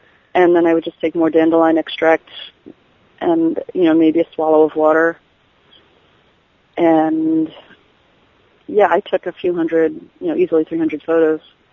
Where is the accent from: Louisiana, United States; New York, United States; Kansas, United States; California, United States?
New York, United States; I know you wouldn't believe I grew up in New York.